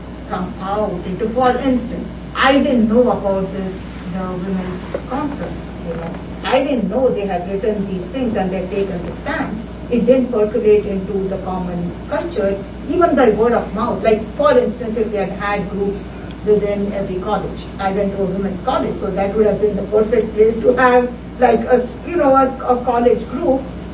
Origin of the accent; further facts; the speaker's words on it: India; because I grew up in India